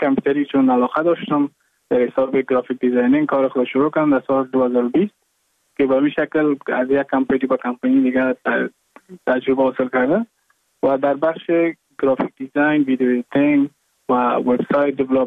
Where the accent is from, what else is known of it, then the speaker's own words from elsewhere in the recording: Mazar-i-Sharif, Balkh, Afghanistan; now in Goa, India; از مزار شریف هستم، از قریه شیرآباد که از قریای درفتاده مزار شریف بحث می باشد که ما در سال 2019 ماه جون به هندوستان آمدم